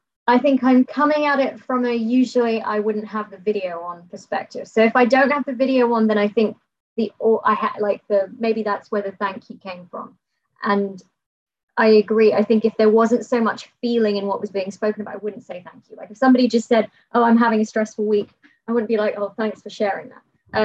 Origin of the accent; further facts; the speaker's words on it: United Kingdom; But I can't help it because I'm British.